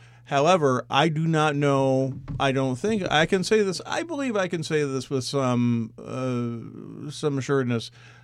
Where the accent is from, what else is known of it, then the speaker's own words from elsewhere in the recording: Washington, District of Columbia, United States; born there; I spent many years in Washington. I was born in Washington, D.C. I love that city very much.